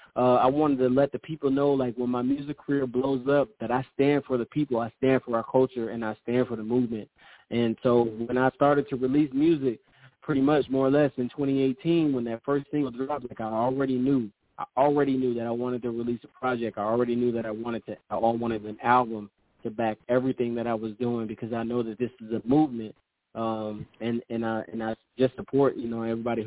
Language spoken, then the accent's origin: English; Sacramento, California, United States; Like, I'm originally from California, Sacramento.